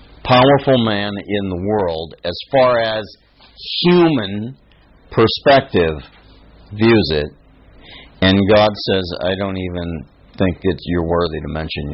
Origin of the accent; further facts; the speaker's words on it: United States; I'm American. The scripture doesn't even talk about it.